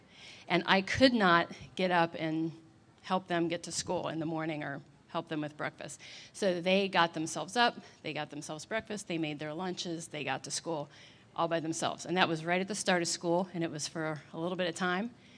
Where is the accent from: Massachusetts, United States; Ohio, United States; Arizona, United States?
Ohio, United States; Columbus; So that's why I grew up in Columbus, because of oppressive expectations.